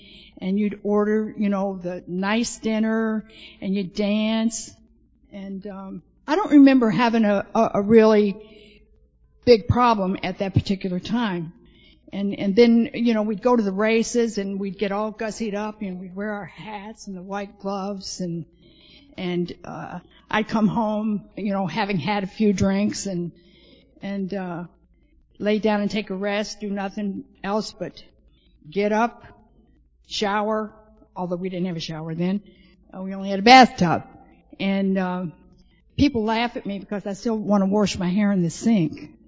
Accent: Kentucky, United States; now in New York, United States; I was born and brought up in Kentucky. And that's kind of foreign to, New York.

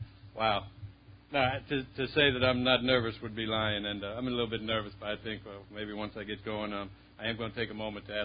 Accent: Columbus, Ohio, United States; I was born and raised in Columbus, Ohio, the youngest of six children.

